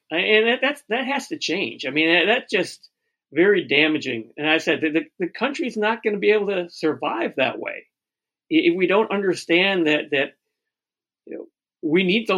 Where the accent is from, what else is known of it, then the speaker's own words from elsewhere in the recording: Chicago, Illinois, United States; I'm from Chicago. There's no choice.